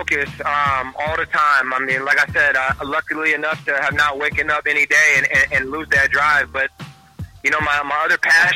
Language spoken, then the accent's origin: English; Pacific Northwest, United States; Like I said, we're from the Pacific Northwest.